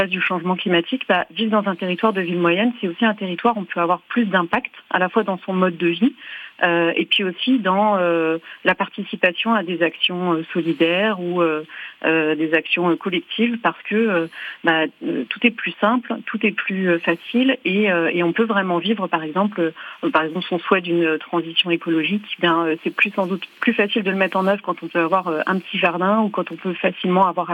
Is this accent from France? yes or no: yes; Paris, Île-de-France, France; en tant que Parisien, surtout habitant dans l'Est de Paris